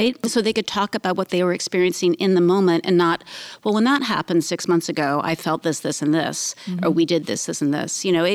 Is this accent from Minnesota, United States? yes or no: yes; Minneapolis, Minnesota, United States; I grew up outside of Minneapolis, so I'm not unfamiliar with farming